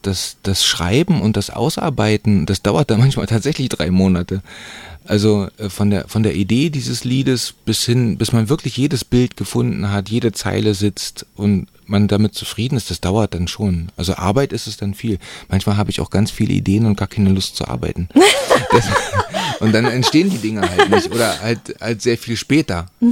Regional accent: Frauenhagen, Brandenburg, Germany; Das Städtchen, wo ich jetzt wohne, heißt Angermünde und das Dörfchen, wo ich aufgewachsen bin, heißt Frauenhagen.

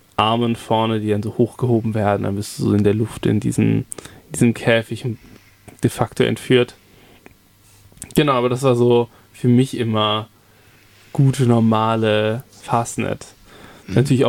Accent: Sindelfingen, Baden-Württemberg, Germany; Also ich komme ursprünglich, komme ich gar nicht aus Tübingen. Fun Fact über mich, sondern ich komme aus Sindelfingen

